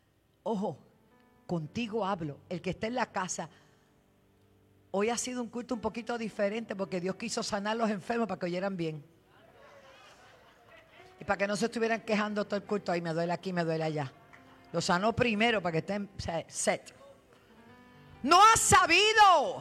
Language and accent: Spanish; Puerto Rico; Yo me siento segura cuando llego a mi tierra.